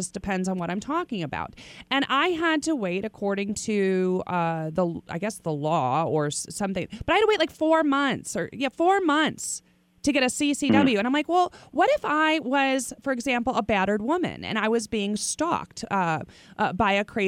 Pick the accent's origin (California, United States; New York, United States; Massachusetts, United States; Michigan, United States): California, United States; now in Nevada, United States; that's one of the reasons why I moved to Nevada, because I came from California